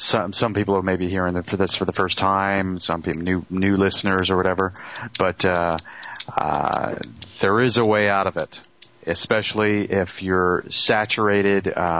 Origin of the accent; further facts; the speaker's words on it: England, United Kingdom; because I grew up in England